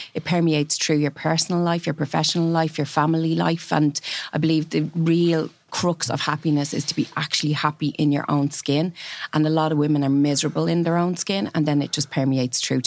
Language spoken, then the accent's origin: English; Dublin, County Dublin, Ireland; as I said, I'm from Dublin 7. I don't have the typical D4 accent or anything like that.